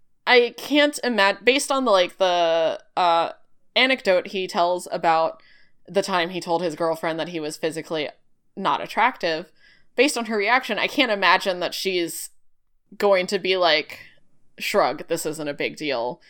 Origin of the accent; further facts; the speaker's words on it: the South, United States; I'm the one from the South.